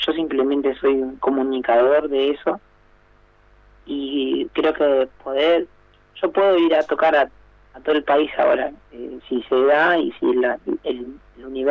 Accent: General Roca, Río Negro, Argentina; now in Buenos Aires, Argentina; yo creo que la ciudad me ayudó a mí a volver a reencontrarme con el lugar de donde vengo, y de alguna u otra manera en Buenos Aires se me conoce como

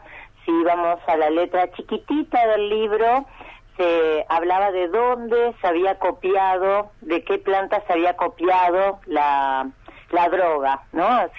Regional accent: María Grande, Entre Ríos, Argentina; Yo nací en Entre Ríos, en un pueblo cerca de la capital de Entre Ríos, que es Paraná. El pueblo se llama María Grande, y me crié en contacto con la naturaleza.

